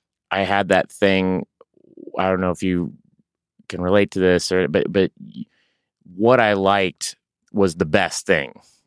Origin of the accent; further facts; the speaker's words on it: Tulsa, Oklahoma, United States; And I grew up in Tulsa, Oklahoma. I was the only one that wanted to do that.